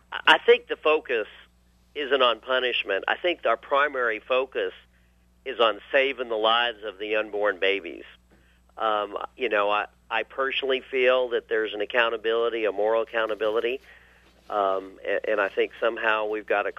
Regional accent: Montana, United States; now in Keithville, United States; I guess I'm from Montana. I live in Keithville.

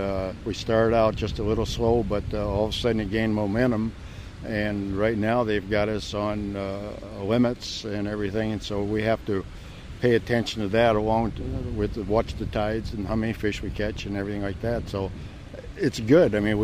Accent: South Dakota, United States; I'm from South Dakota, and I do some cooking for part of the crew

